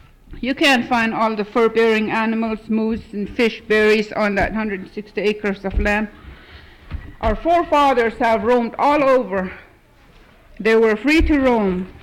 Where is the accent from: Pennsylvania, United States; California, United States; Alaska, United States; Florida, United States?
Alaska, United States; Stevens Village; now in Fairbanks, United States; born and raised in Stevens Village. I have been living in Fairbanks with my family for the last 24 years, but my roots is here.